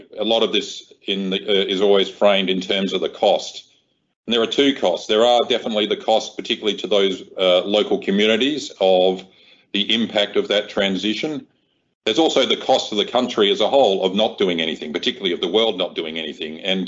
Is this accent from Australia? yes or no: yes; South Australia, Australia; my home state of South Australia